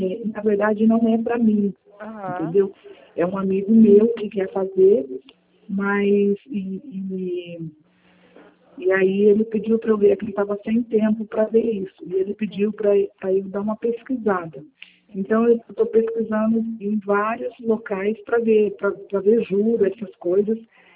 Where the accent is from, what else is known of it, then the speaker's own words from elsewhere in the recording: Londrina, Paraná, Brazil; Eu sou de Londrina.